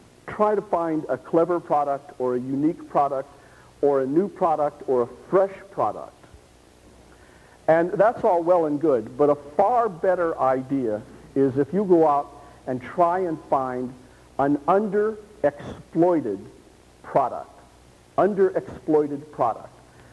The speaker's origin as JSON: {"language": "English", "town": "Key West", "region": "Florida", "country": "United States", "said": "I shouldn't have told him I was from Key West"}